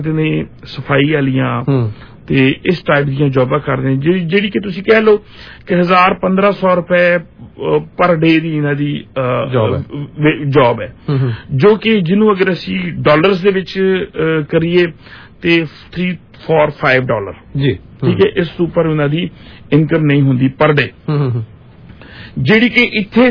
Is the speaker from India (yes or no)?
no; Pakistan; ਦੇਖੋ ਇਸ ਗੱਲ ਚ ਮੈਂ ਪਾਕਿਸਤਾਨੀ ਹਾਂ ਮੇਰੇ ਵਾਸਤੇ ਪਾਕਿਸਤਾਨ ਦੀ ਰਿਸਪੈਕਟ ਰੱਖਣਾ ਵੀ ਜ਼ਰੂਰੀ ਹੈ